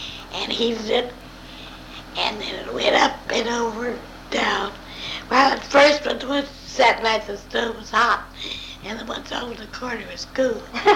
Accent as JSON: {"language": "English", "country": "United States", "tie": "born or raised there", "said": "I was born near Brimfield, say, because yes. I can't tell you exactly the place. But we lived on this farm down there, what is now Fox Creeks."}